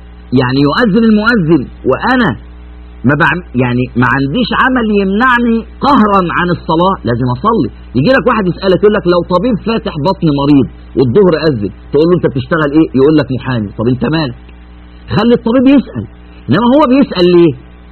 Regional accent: Egypt; يعني مثلا عندنا في مصر الظهر الساعة 12 مثلا والعصر 3:15

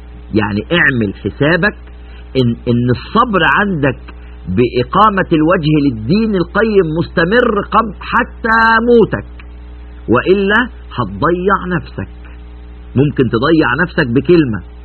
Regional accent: Egypt; في عندنا في مصر في الأرياف مثل جميل جدا

